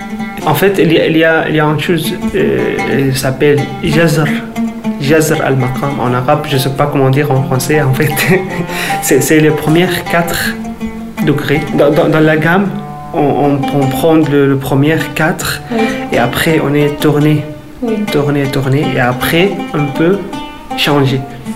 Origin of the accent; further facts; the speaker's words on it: Homs, Homs Governorate, Syria; French is a second language; also born or lived in Turkey; now in Toulouse, France; Je viens de la Syrie. Je suis dans une ville qui s'appelle Homs. C'est le centre de la Syrie. Je suis venu à Toulouse en 2018.